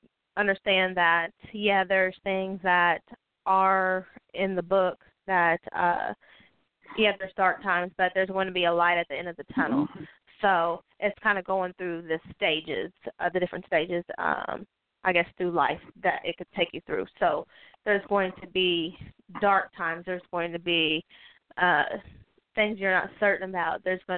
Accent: Evansville, Indiana, United States; Yes, that's correct. I'm from Evansville, Indiana.

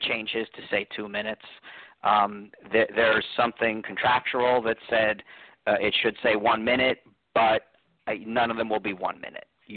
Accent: New Jersey, United States; I type in New Jersey because I make sure everybody knows I'm from New Jersey

